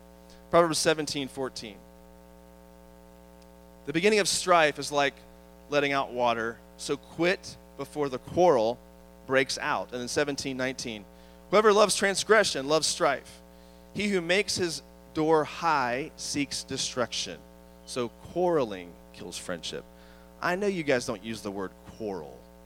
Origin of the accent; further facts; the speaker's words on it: East Coast, United States; I grew up on the East Coast. We had a lot of seafood on the East Coast